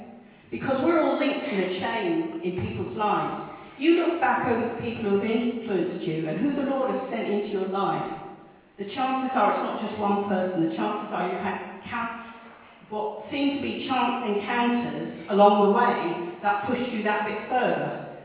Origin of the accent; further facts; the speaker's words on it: England, United Kingdom; This is England. We are British.